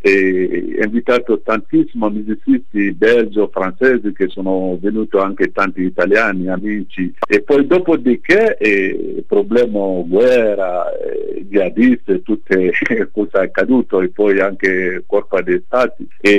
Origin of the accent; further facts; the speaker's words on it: Bamako, Mali; born there; Italian is a second language; il regalo che io può fare a mio paese dove è nato io, e quindi trovato un bello spazio proprio a Bamako